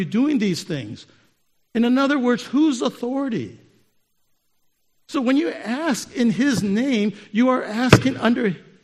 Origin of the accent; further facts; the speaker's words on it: Okinawa, Japan; I grew up in Okinawa, Japan. My father worked for the U.S. Air Force, and so he was a civilian.